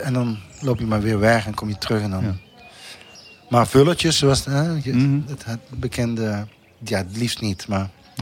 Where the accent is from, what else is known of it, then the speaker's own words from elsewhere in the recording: southern Netherlands, Netherlands; accent: soft G; Ja, bij mijn zachte G gaat het nog.